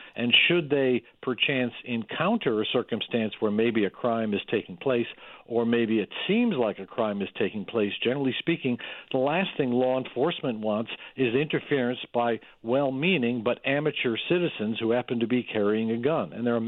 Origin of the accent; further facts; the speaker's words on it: New York, United States; such as my home state of New York State